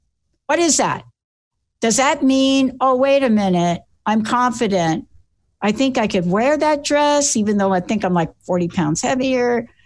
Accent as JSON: {"language": "English", "town": "Bronx", "region": "New York", "country": "United States", "said": "And I'm this kid from the Bronx that stuttered."}